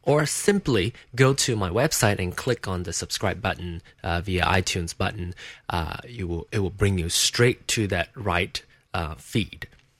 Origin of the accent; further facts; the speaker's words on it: Malaysia; now in United States; be it being gay or be it being Malaysian or living in the United States or all the above